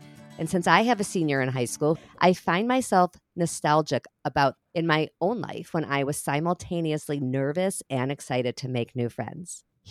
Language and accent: English; Chicago, Illinois, United States; now in Minneapolis, United States; I am from Chicago, went to college in St. Louis, live in Minneapolis. So it's like I'm truly a Midwest girl.